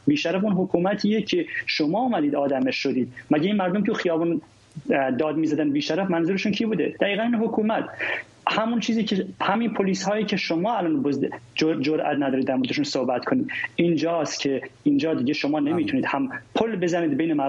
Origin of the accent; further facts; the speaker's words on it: Kurdistan, Iran; من اهل کردستانم